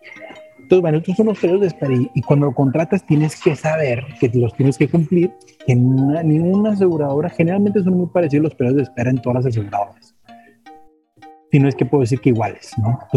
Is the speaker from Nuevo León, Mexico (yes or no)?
yes; Monterrey, Nuevo León, Mexico; yo que soy de Monterrey